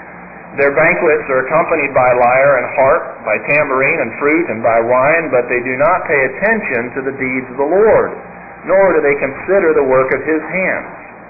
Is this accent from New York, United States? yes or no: no; Alabama, United States; when I was a boy growing up in Alabama, about the middle of summer, we would have, or maybe it was late summer, we would have peaches.